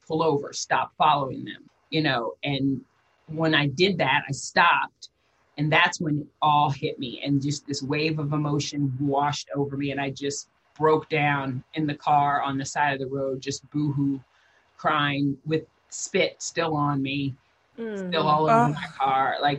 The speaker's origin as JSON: {"language": "English", "region": "Midwest", "country": "United States", "said": "And like I said, I come from the Midwest. I'm from the country. You know, the KKK was in the next county over."}